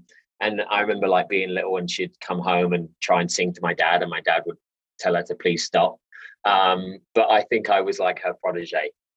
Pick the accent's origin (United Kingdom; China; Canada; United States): United Kingdom; Hastings, South East England; But yeah, I'm from Hastings, which is outside of Battle. So lots of castles, the seaside. Proper kind of English upbringing.